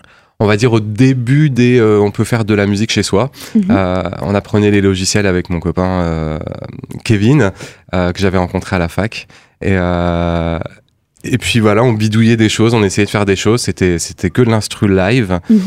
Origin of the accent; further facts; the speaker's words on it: Metz, Grand Est, France; je suis originaire de Metz, donc pas très loin de Nancy.